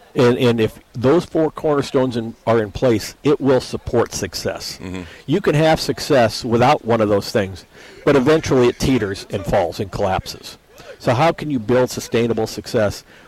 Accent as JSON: {"language": "English", "region": "Iowa", "country": "United States", "tie": "born or raised there", "said": "growing up in Iowa and living in the Midwest my whole life"}